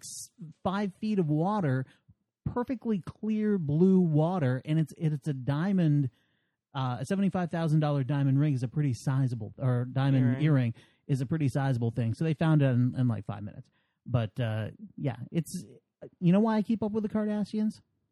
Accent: Vermont, United States; I grew up in Vermont where it's 99% white.

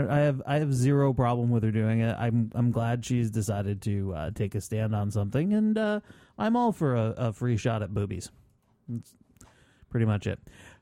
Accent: Vermont, United States; So in my home state of Vermont, they had a very exciting time.

